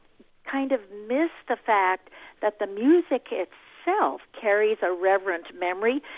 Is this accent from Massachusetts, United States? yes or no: yes; Wellesley, Massachusetts, United States; moved away; I grew up in the Wellesley Hills Congregational Church.